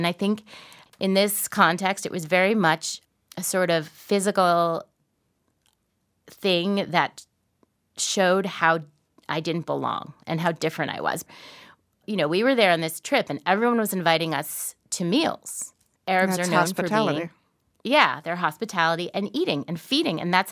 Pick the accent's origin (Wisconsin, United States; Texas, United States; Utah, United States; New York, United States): New York, United States; if there's one identity that I feel is the strongest in me, it's that of being a New Yorker.